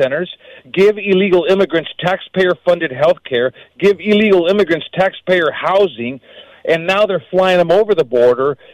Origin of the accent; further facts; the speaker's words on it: California, United States; And I'm asking your listeners to not let Kamala Harris do to Virginia what she did to my home state of California.